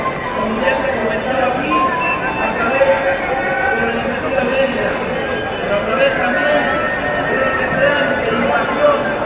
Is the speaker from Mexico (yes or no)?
yes; Mexico; Como mexicanos mismos, no vamos a permitir que siga este proceso de invasión.